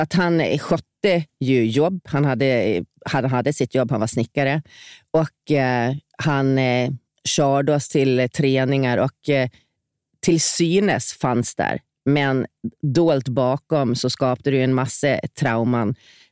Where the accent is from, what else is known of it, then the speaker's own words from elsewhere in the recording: Visby, Gotland, Sweden; Jag växte upp först i Visby och sen så när jag var 9 så flyttade vi ut till landet. Det var egentligen bara en mil ifrån Visby